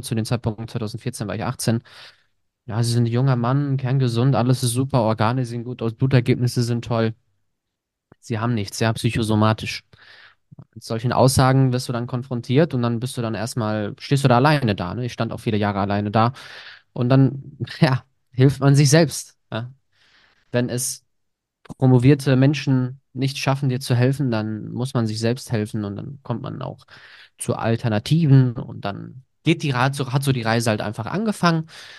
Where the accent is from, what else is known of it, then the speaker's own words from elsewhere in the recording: Germany; now in Greece; Ich bin 27 Jahre alt, komme aus Deutschland, aber gebürtig aus Griechenland und bin jetzt auch seit knapp fast 2 Jahren auch ausgewandert nach Griechenland